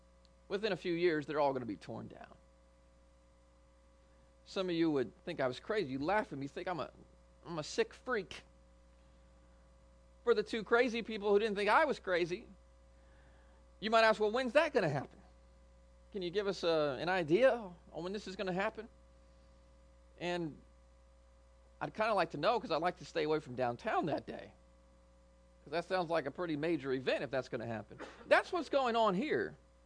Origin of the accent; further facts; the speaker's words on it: Indianapolis, Indiana, United States; I'm from Indianapolis, so I'm familiar with Indianapolis.